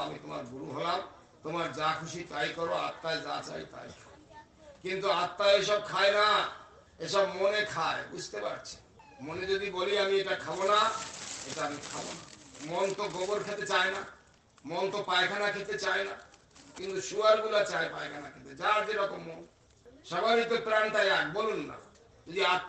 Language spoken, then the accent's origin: Bangla; India; born there; এখন ভারতে জন্মেছি